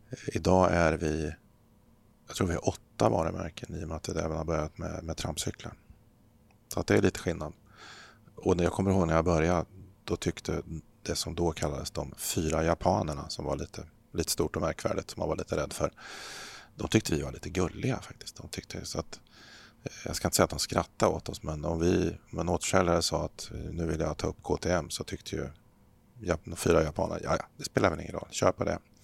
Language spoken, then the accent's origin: Swedish; Örebro, Örebro County, Sweden; also born or lived in Eskilstuna; Jag bor och arbetar i Örebro där vi har vårt huvudkontor. Jag är född i Eskilstuna men uppväxt utanför Örebro, så att det här är mina hemtrakter.